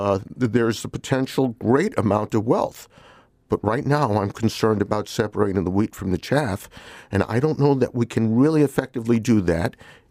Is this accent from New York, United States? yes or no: yes; Brooklyn, New York, United States; Shoot, I grew up in Brooklyn, New York. That was about as diverse a place as you could get.